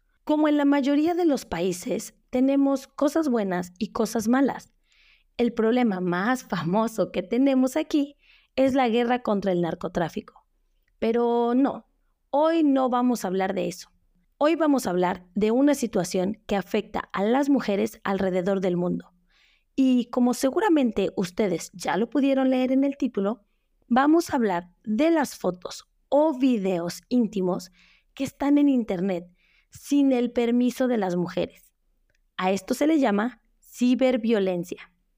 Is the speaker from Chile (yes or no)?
no; Mexico; una situación que sucede en muchos países, no solo en México, pero yo voy a hablar de lo que conozco en mi país